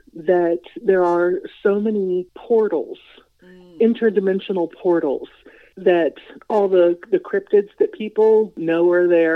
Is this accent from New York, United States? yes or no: yes; New York City, New York, United States; I was born in New York City, so I decided to go to the street where I used to live, yeah, when I was a child.